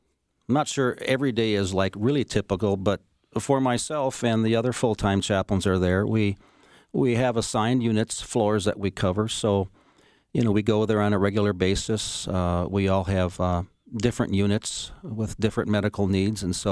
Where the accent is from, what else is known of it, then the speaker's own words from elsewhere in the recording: North Dakota, United States; So, plus my wife and I are sort of from the area. We're from North Dakota originally, and we have a lot of family in the Twin Cities area.